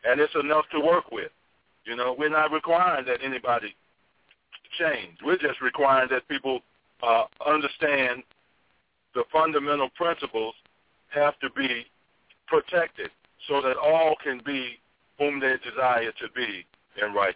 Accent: Mississippi, United States; My family was from Mississippi. I was born in Mississippi. I was from the South.

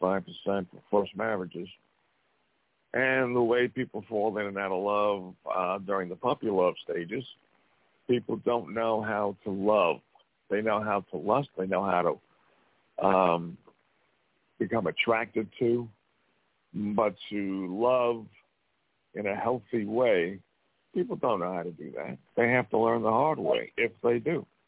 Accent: Montana, United States

